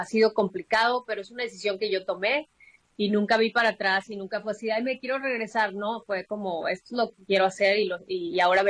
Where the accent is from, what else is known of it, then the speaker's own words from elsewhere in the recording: Mexico; me quieran otra vez y me acepten otra vez como ciudadana mexicana.